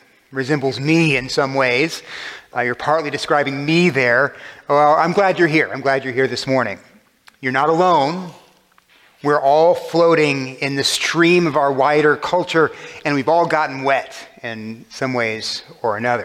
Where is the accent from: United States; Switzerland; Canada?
United States; Texas; Texans, I'm from Texas. Texans apparently don't walk that way.